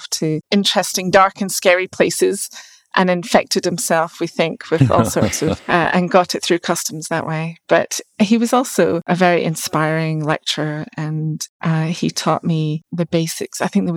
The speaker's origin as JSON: {"language": "English", "town": "Glasgow", "region": "Scotland", "country": "United Kingdom", "tie": "born or raised there", "said": "growing up in Glasgow, we had a lot of choices for good universities, but I decided to go to Dundee"}